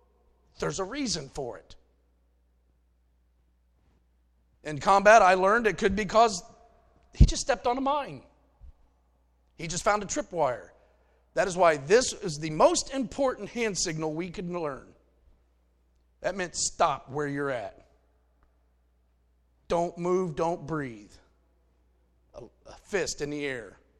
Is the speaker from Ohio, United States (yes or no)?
yes; Ohio, United States; And I had another one, especially when he found out I was from Ohio.